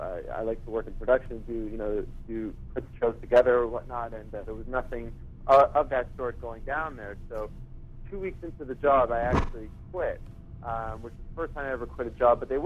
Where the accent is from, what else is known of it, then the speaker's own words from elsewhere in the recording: Montreal, Quebec, Canada; I grew up in Montreal.